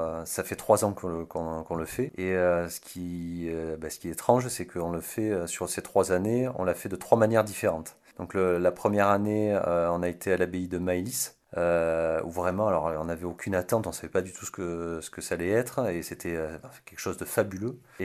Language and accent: French; Bordeaux, Nouvelle-Aquitaine, France; Donc je viens de Bordeaux, on vient des environs de Bordeaux.